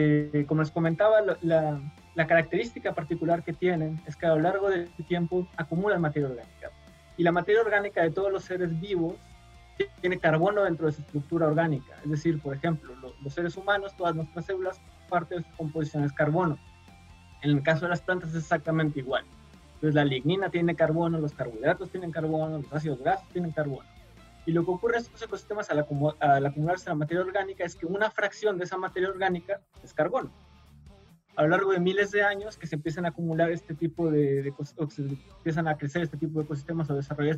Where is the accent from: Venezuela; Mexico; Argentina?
Mexico; now in Punta Arenas, Chile; No solo soy de México, sino que soy de una zona tropical de México. Entonces el cambio de la zona tropical a la parte subantártica aquí en la región de Magallanes ha sido difícil.